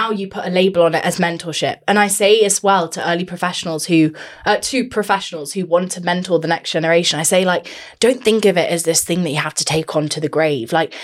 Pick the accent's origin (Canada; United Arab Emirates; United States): United Arab Emirates; Dubai; growing up in Dubai, it was this melting pot of different cultures, heritage, different backgrounds